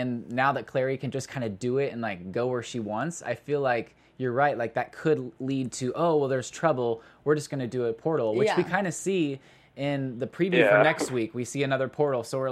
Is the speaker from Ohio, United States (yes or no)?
no; Missouri, United States; I'm from Missouri, and that happens a lot, too.